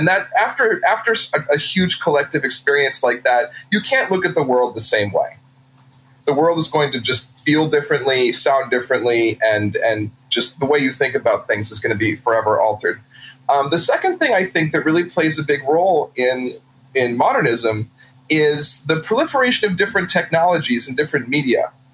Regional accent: New England, United States; now in New Orleans, United States; So I live in New Orleans. I've been here for a couple of years. Absolutely love it. I'm originally from New England.

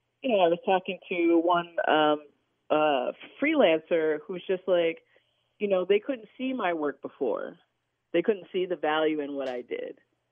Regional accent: New York City, New York, United States; And, you know, I'm originally from New York City.

